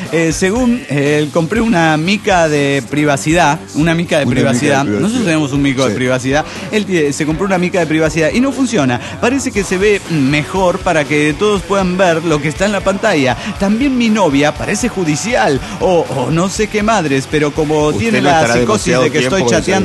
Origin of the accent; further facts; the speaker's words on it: Orizaba, Veracruz, Mexico; de Orizaba, México.